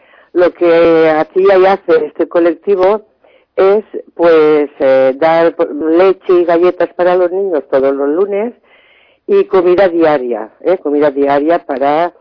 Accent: Xàtiva, Valencian Community, Spain; de Xàtiva. Y bueno, he estado y estoy en muchos colectivos de solidaridad

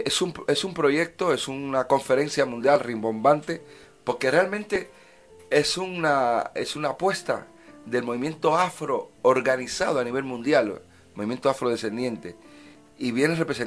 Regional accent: Cuba; soy muy cubano

